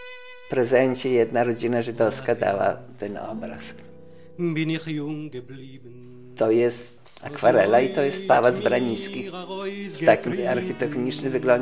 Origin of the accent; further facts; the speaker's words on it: Białystok, Podlaskie Voivodeship, Poland; Moje rodzinne miasto, a zły to ptak, który własne gniazdo kala. No przede wszystkim już to nie ten Białystok, inna atmosfera, inny wygląd.